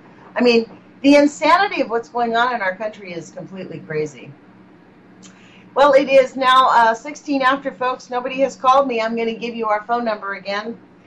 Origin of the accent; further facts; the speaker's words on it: United States; I consider myself a human being and an American.